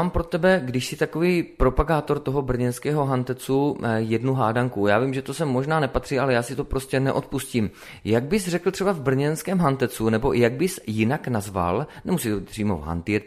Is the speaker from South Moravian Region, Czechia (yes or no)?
yes; Brno, South Moravian Region, Czechia; k té hantýrce brněnské, kterou my tady kouříme vody jak živa, páč jsme Brňáci